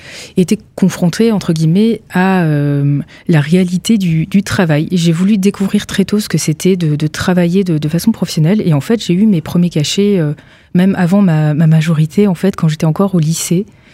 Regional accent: Metz, Grand Est, France; effectivement, je viens de Metz, je passe dans une radio nancéenne

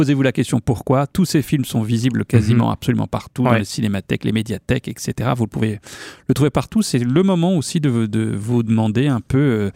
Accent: France; On est français.

